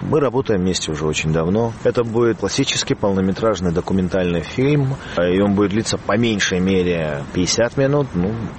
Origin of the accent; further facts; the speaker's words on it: Abkhazia, Georgia; also born or lived in Moscow, Russia; Я родился, вырос в Абхазии, учился в Москве, вернулся в Абхазию в 2011 году